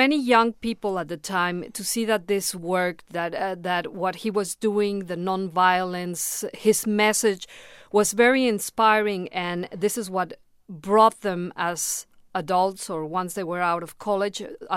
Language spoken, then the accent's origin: English; Mexico; English is a second language; now in United States; I am Mexican. I mean, I was born in Mexico of an American father, so I have a very different background.